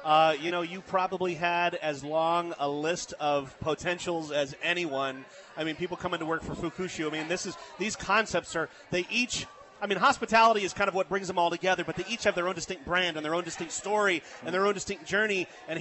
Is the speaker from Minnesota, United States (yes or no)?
no; Virginia, United States; now in Tucson, United States; I mean, I spent most of my life here in Tucson, but I grew up in Virginia. I spent a lot of time in the South